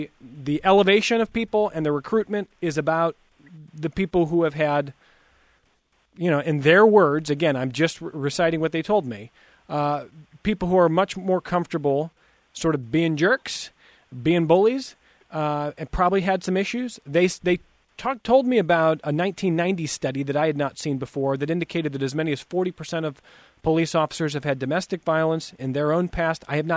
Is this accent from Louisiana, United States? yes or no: no; Ohio, United States; So I had a conversation with a couple of guys this weekend from my home state of Ohio.